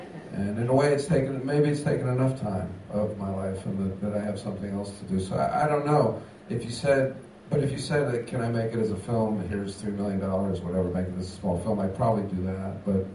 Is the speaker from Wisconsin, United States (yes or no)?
no; New York, United States; I got the title because I was up in Massachusetts, and I'm from New York, as we know.